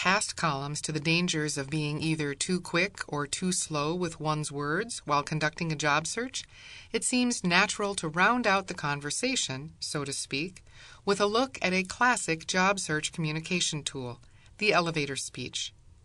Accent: Midwest, United States; Maybe it's because I'm from the Midwest, but I don't know many people who would actually bend the CEO's ear on that elevator ride.

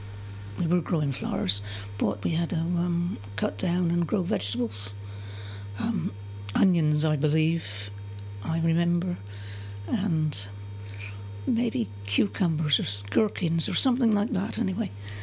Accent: Tresco, South West England, United Kingdom; born there; I was born on Tresco, Point House, right on the end of the quay. So, that's couldn't be much closer to the sea.

